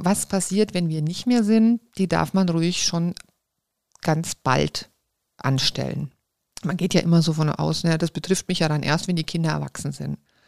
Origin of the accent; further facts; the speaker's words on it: Ingolstadt, Bavaria, Germany; ich komme, wie gesagt, aus Ingolstadt.